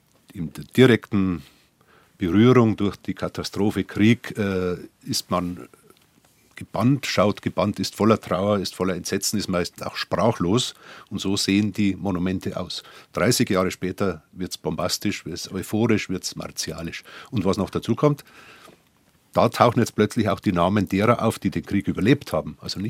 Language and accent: German; Dachau, Bavaria, Germany; ich bin ja aus Dachau und war auch 10 Jahre Kreisheimatpfleger von Dachau.